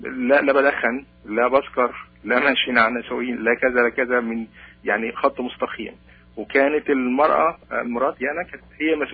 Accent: Egypt; now in Canada; أنا متجوز هنا في كندا, ومتجوز أنا مصري ومتجوز واحدة فلسطينية وأردنية.

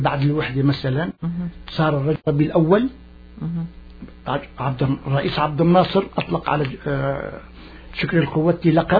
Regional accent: Al-Hasakah, Al-Hasakah Governorate, Syria; والجلاء صار سنة 1946، كان عمري 14 سنة. أذكر أنه في دير الزور، باعتبار نحن من سكان الجزيرة كنا بالحسكة قريبين من دير الزور

